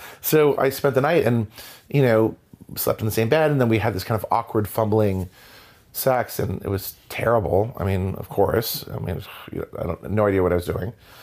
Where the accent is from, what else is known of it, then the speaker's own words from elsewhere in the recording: Providence, Rhode Island, United States; age 48. I grew up in Providence, Rhode Island. It's a university town, Brown and RISD.